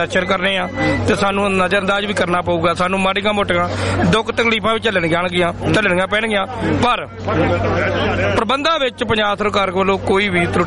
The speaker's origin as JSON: {"language": "Punjabi", "town": "Sheikh Manga", "region": "Punjab", "country": "India", "tie": "born or raised there", "said": "ਮੇਰਾ ਪਿੰਡ ਸ਼ੇਖ ਮੰਗਾ ਜੀ।"}